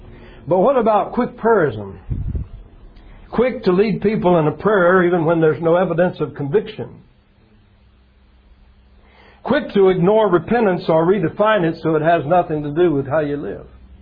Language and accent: English; Florida, United States; When my wife and I were, when I graduated from Bible college and went back to my hometown, Florida